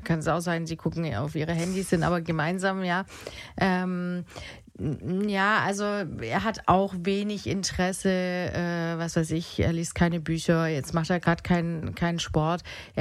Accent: Munich, Bavaria, Germany; Ich bin jetzt bei Bettina über Silvester. Ich komme aus München

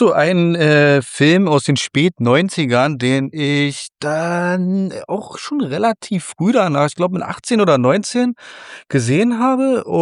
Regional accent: Berlin, Germany; weil ich bin Berliner, ich bin Weddinger, ich bin, sage ich mal, so ein bisschen einen rougheren Ton gewohnt.

